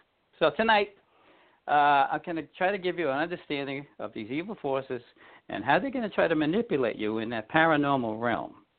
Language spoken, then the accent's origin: English; Brooklyn, New York, United States; I mean, real quick, I was born in Brooklyn back in the day. I went to a parochial school.